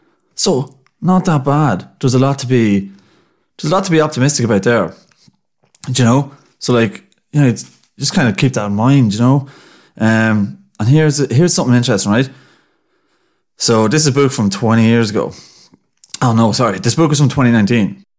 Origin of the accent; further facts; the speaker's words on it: Ireland; I'm grateful that I grew up in Ireland in the 21st century where, like, clean, running water, food, bit of shelter.